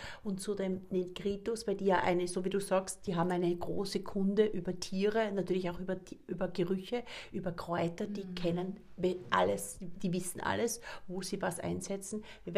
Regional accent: Graz, Styria, Austria; Wir sind aus Graz, aus dem wunderschönen Österreich, aus der schönen Steiermark.

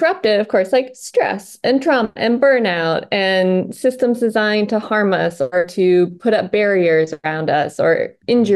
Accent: Maine, United States; And yeah, and so I grew up in Maine, and all I wanted to do was study dance.

